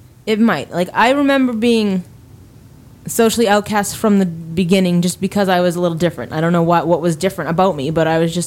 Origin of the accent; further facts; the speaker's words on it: Somerville, Massachusetts, United States; I came from Somerville, born and raised, know nothing but Somerville, went to a Catholic school up until 10th grade, failed out of Somerville High School afterwards